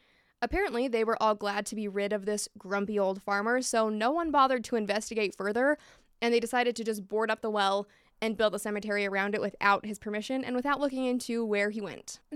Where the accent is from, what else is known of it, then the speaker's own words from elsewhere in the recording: Utah, United States; Up next is my home state, Utah. My fellow Utah babes will probably not be surprised that I chose to talk about Skinwalker Ranch for Utah's spooky story.